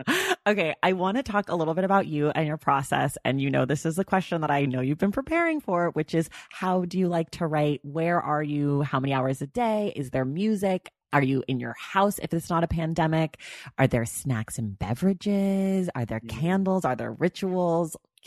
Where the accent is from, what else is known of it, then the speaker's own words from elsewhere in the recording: Oakland, California, United States; I'm a real Bay Area girl. I'm from Oakland though.